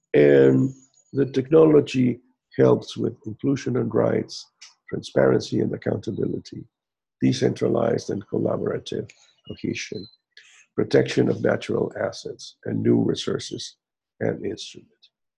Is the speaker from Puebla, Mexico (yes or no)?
no; Merida, Yucatán, Mexico; English is a second language; No, we've had them here in my hometown in Merida